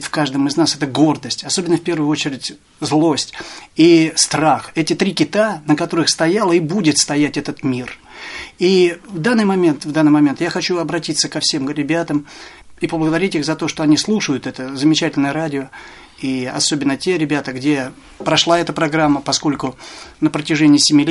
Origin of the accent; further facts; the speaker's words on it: Tula, Tula Oblast, Russia; вернулся в свой город, я сам из Тулы